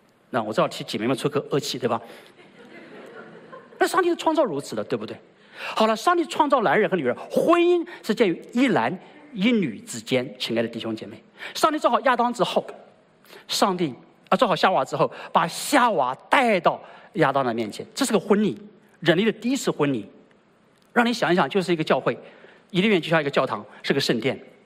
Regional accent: China; 我们中国人就有这样的智慧，什么智慧呢？

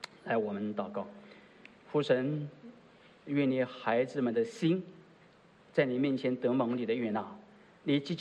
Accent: China; 所以我们中国人现在就知道了，礼拜天，礼拜天

